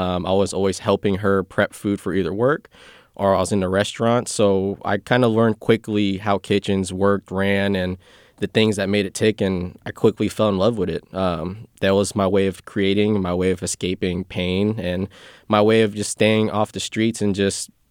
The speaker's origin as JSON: {"language": "English", "town": "Sacramento", "region": "California", "country": "United States", "tie": "born or raised there", "said": "growing up in Sacramento, there's so many different multicultural, you know, cuisines out here."}